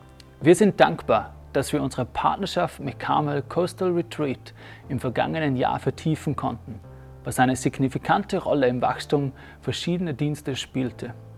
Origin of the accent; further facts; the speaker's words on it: Upper Austria, Austria; now in South Africa; wir sind ursprünglich aus dem Mühlviertel, also von ganz nah her. Und bin seit 7 Jahren in Südafrika tätig. Und meine Frau ist dann vor 4 Jahren dazugekommen.